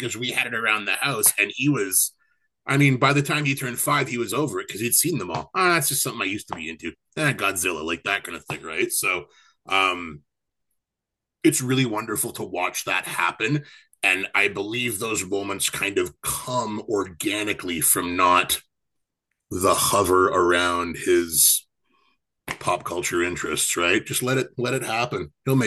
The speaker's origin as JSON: {"language": "English", "town": "Vancouver", "region": "British Columbia", "country": "Canada", "tie": "born or raised there", "said": "I grew up in Vancouver"}